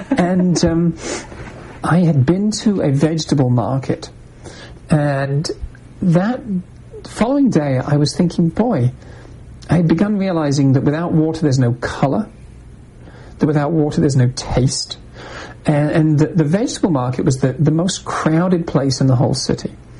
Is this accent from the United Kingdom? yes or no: yes; England, United Kingdom; growing up in England, as I did, you know, where there's this kind of drizzly stuff all the time